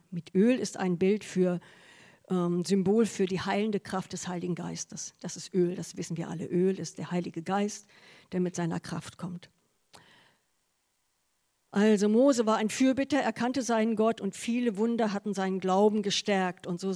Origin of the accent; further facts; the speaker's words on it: Goslar, Lower Saxony, Germany; Ich komme ja aus Goslar, aus dem Harz, und da sind viele Stauseen.